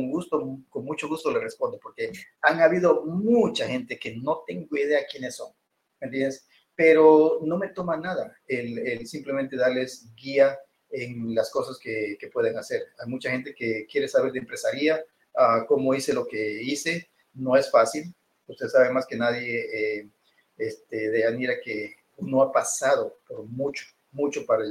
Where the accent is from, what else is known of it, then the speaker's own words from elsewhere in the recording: Ecuador; Yo soy ecuatoriano, como muchos saben.